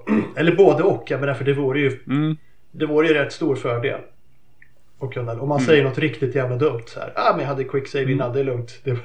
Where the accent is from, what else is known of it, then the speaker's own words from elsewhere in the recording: Kumla, Örebro County, Sweden; also born or lived in Askersund / United States; Men annars har jag nog mest bott i Örebro och Kumla växte jag upp.